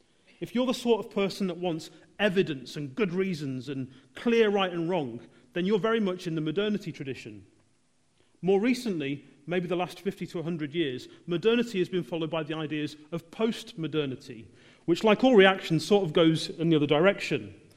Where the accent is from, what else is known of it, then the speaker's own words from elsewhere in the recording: England, United Kingdom; most of us in this room are British.